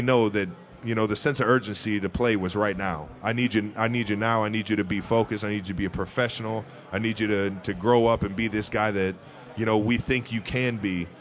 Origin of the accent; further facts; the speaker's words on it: Cleveland, Ohio, United States; it feels like I'm going back to the dinner table in my home growing up in Cleveland.